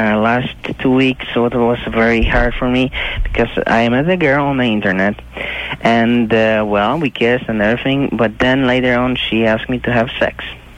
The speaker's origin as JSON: {"language": "English", "country": "Poland", "lives_now": "United States", "said": "Well, originally, I am not from the United States."}